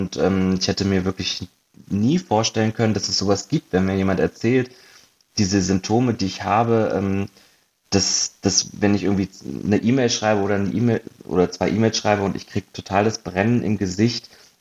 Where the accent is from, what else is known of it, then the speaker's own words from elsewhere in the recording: Hanover, Lower Saxony, Germany; also born or lived in Munich; now in Berlin, Germany; jetzt vor 2 Jahren, 2,5 Jahren nach Berlin gezogen. Habe 7 Jahre in München gewohnt vorher. Und ursprünglich komme ich aus Hannover.